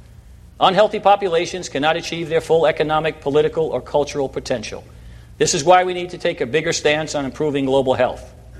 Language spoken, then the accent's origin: English; New York City, New York, United States; people in places like where I grew up in New York City